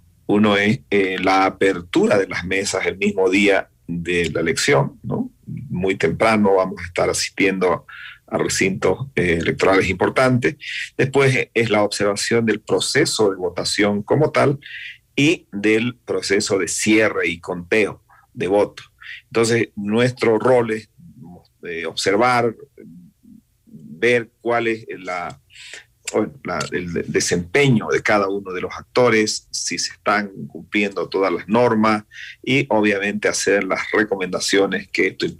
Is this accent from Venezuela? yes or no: no; Bolivia; yo soy de Bolivia